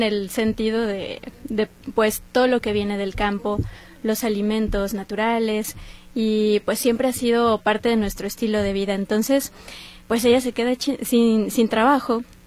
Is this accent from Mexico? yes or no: yes; Zapopan, Jalisco, Mexico; Somos originarias, yo soy originaria de Zapopan, uh-huh.